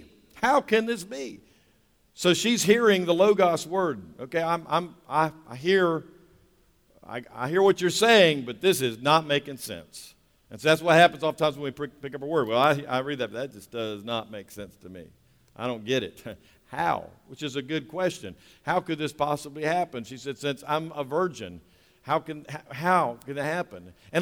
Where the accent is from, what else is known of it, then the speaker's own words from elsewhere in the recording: North Carolina, United States; We're from North Carolina, right? Y'all, maybe y'all didn't have experience with this, but we got cows around here.